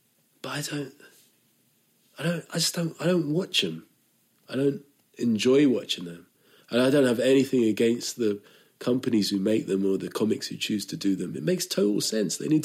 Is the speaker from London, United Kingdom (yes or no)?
yes; London, United Kingdom; I'm not from Norwich, I'm from London.